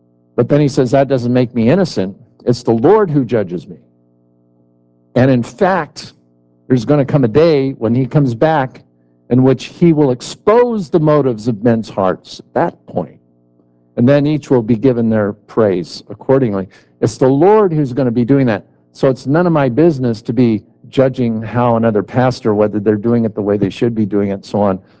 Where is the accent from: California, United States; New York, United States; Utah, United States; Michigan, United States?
California, United States; I'm an American from California. Okay, I'm a Californian.